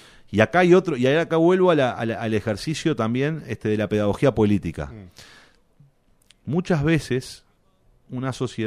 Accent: Montevideo, Uruguay; y yo que soy montevideano, y los montevideanos deberíamos pensarlo en serio eso

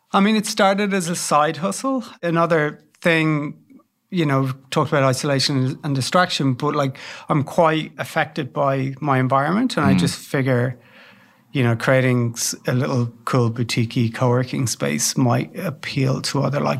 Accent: Dublin, Leinster, Ireland; So I'm originally Irish. I grew up in Dublin.

